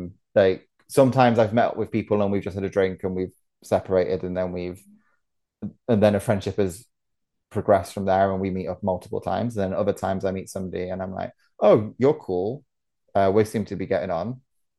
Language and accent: English; United Kingdom